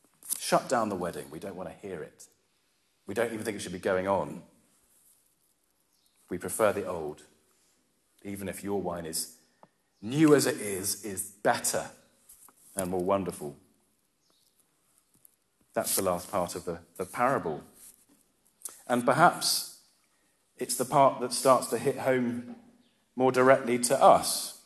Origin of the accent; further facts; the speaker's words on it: England, United Kingdom; I grew up in England, a Christian country